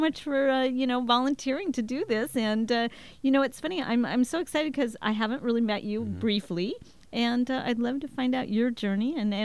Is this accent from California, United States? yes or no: yes; California, United States; Oh, that's where I grew up, too.